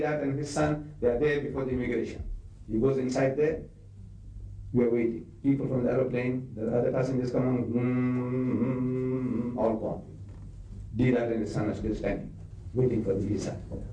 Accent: South Africa; I'm a South African. And as a South African, you people won't give me a visa.

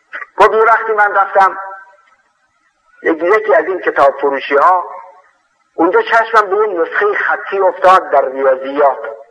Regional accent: Khorasan, Iran; من خودم که اهل خراسان هستم و اهل اون منطقه هستم

